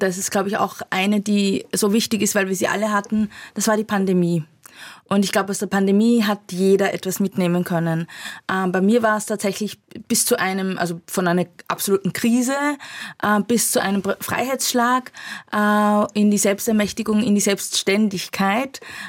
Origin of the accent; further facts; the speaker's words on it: Linz, Upper Austria, Austria; habe meine Kindheit, meine Jugend in Linz verbracht. Und habe dann nach der Matura, also Abitur in Österreich, entschieden, dass ich unbedingt in die große Stadt muss.